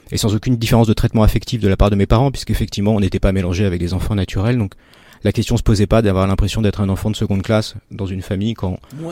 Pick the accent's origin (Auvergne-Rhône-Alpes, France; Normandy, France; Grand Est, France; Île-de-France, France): Île-de-France, France; Maurepas; J'ai grandi dans les Yvelines, secteur ville nouvelle, 50 ans en Yvelines. Une ville qui venait de sortir de terre, qui s'appelle Maurepas, comme beaucoup d'autres dans la région.